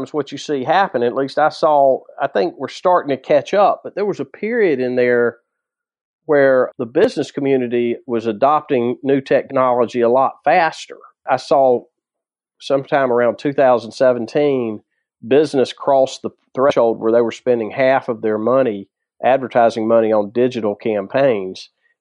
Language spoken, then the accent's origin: English; the South, United States; So I grew up around politics in the rural South.